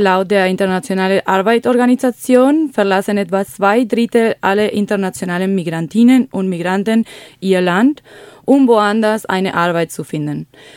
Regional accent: Argentina; now in Germany; um mich meinem Heimatland in Argentinien näher zu fühlen.

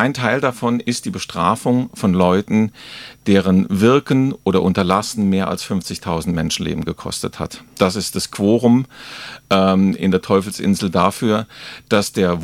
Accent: Saarland, Germany; moved away as an adult; also born or lived in Tübingen; Ich stamme ursprünglich aus dem Saarland, bin zum Studium nach Tübingen gekommen und habe dort dann 35 Jahre verbracht. Letztes Jahr bin ich umgezogen in eine andere kleine Stadt in der Umgebung von Stuttgart.

